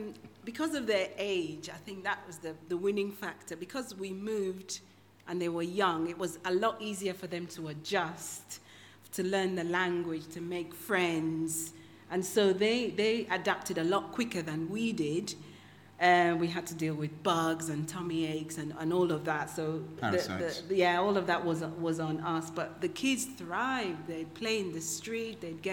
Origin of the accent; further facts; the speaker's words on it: Lagos, Nigeria; Now, I come from Lagos, and Iquitos is like Lagos.